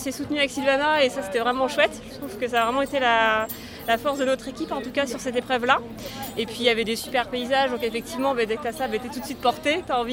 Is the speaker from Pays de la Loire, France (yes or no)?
yes; La Roche-sur-Yon, Pays de la Loire, France; parce qu'on vient de la ville de Roche-sur-Yon.